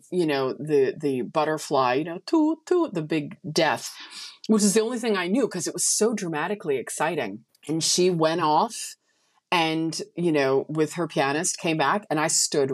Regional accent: Etobicoke, Ontario, Canada; also born or lived in Brampton; I was born in Brampton, but then we moved to Etobicoke.

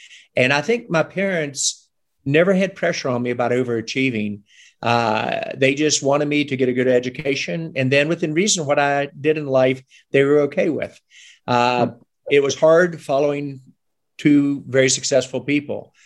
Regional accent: Cleveland, Ohio, United States; born there; I was born in Cleveland, Ohio. My parents were both out of West Virginia.

